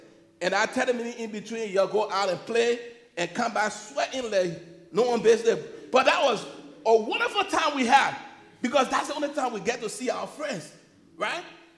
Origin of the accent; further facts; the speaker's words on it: Liberia; And I grew up in Liberia in Africa.